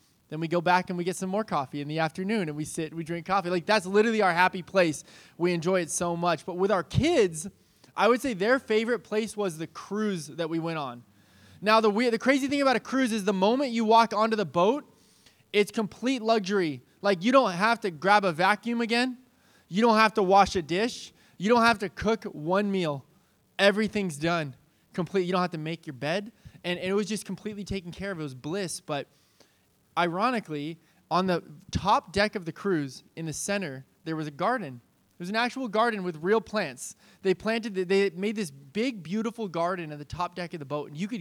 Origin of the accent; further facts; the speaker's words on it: California, United States; do you hear waves crashing, or is that just me because I'm from SoCal, right?